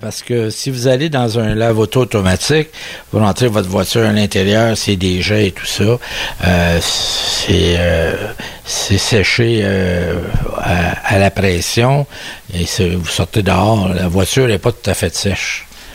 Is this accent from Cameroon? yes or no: no; Montreal, Quebec, Canada; Saint-Côme, originaire de Montréal.